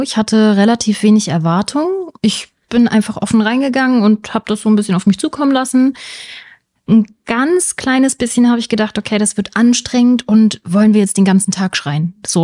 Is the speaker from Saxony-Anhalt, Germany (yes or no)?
yes; Magdeburg, Saxony-Anhalt, Germany; Ich komme auch aus Magdeburg.